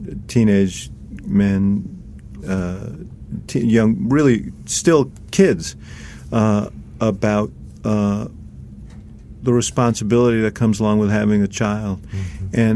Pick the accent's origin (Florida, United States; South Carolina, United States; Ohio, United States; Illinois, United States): Illinois, United States; Chicago; And I come from Chicago